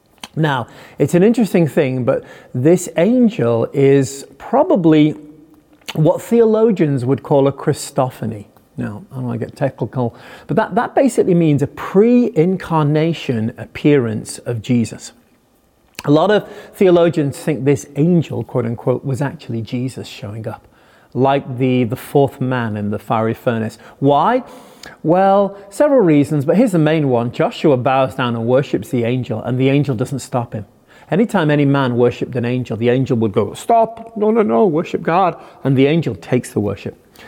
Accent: Liverpool, North West England, United Kingdom; born there; You know, I was born in Liverpool

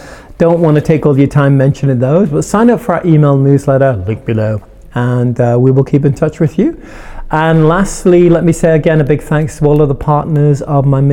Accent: United Kingdom; also born or lived in France; now in United States; I'm a Brit. I lived in as a missionary in France for 20 years. I now live in New England in the USA.

